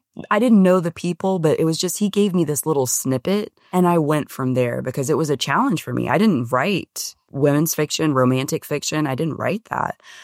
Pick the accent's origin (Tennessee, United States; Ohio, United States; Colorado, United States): Tennessee, United States; Nashville; born there; So I was born in Nashville. So I'm considered a unicorn because so many people have come